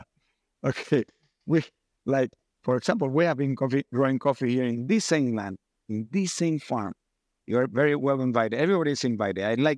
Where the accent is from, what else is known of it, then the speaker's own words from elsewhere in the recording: Ethiopia; I come from Ethiopia. In Ethiopia, it grows well in the mountains.